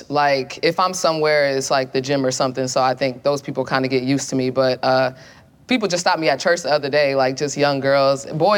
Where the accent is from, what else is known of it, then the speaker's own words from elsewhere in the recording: Nigeria; like, you know, especially as a Nigerian, like, my parents were just, like, school.